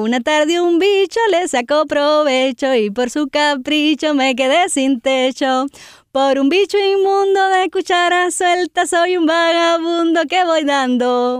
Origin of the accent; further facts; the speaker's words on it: Cuba; somos cubanos no importa dónde estemos.